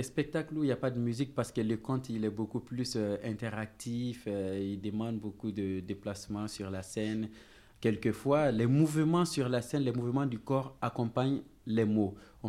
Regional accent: Burkina Faso; born there; mais quant à mon pays, je suis né au Burkina Faso, qui est un tout petit pays de 274 000 km² avec, disons, 12 millions d'habitants environ.

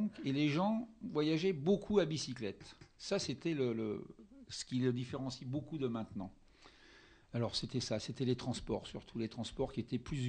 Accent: Paris, Île-de-France, France; je suis né à Paris, effectivement, dans le 15e arrondissement, qui est dans le sud de Paris.

